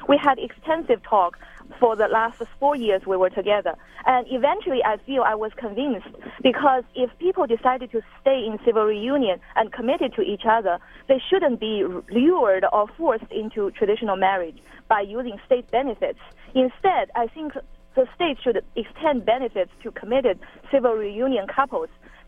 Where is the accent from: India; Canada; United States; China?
China; I was pro-traditional marriage because I was from China, a very traditional family.